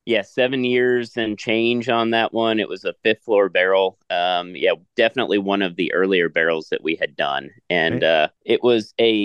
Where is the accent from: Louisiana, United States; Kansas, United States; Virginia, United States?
Kansas, United States; Phillipsburg; So small town in Phillipsburg, Kansas is the name of the town. It's grew up on a farm.